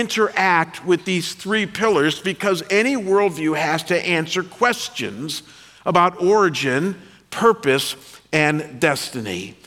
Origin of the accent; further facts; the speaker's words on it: Midwest, United States; I come from the Midwest, and when I was pastoring in Detroit, Michigan for 10 years in the early 90s